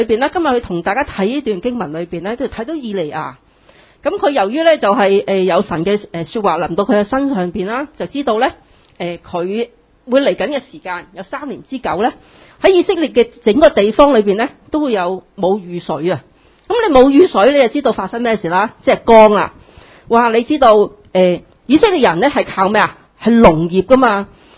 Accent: China; 咁食呢样嘢呢我哋中国人最叻㗎啦

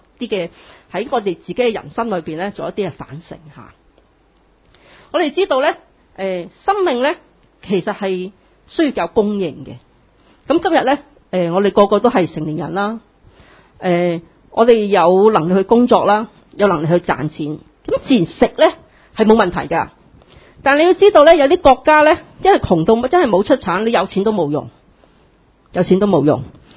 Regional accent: China; 咁食呢样嘢呢我哋中国人最叻㗎啦

